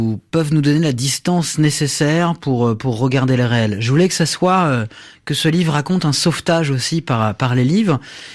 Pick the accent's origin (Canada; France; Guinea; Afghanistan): France; Le Havre, Normandy; puisque j'ai grandi au Havre.